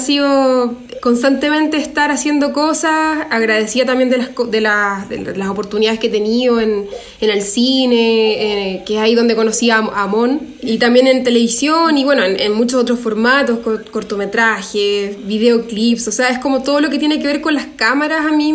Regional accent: Viña del Mar, Valparaíso, Chile; Yo soy de Viña del Mar, así que para mí fue una decisión así como todo o nada. Me cambié de ciudad

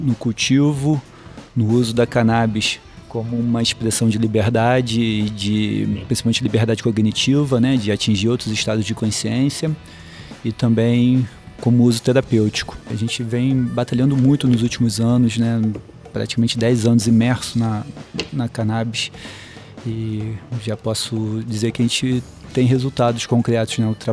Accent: Niterói, Rio de Janeiro, Brazil; Ainda fui pro outro lado da Baía de Guanabara, eu cresci em Niterói.

